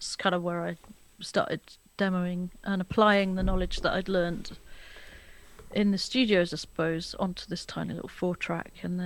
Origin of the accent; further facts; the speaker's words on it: Wales, United Kingdom; I'm from South Wales.